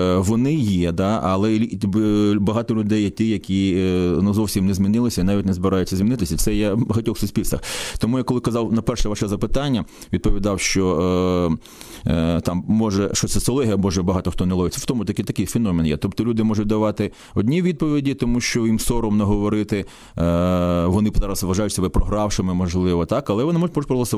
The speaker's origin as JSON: {"language": "Ukrainian", "town": "Mykolaiv", "region": "Mykolaiv Oblast", "country": "Ukraine", "tie": "born or raised there", "said": "я мешканець, я народився, виріс в місті Миколаєві, і мене радує моє місто"}